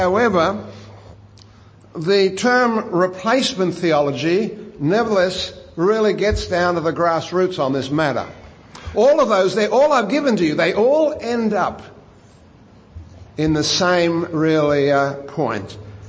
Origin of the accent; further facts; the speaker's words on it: Australia; now in United States; I'm an Australian, although I live in America, but nevertheless.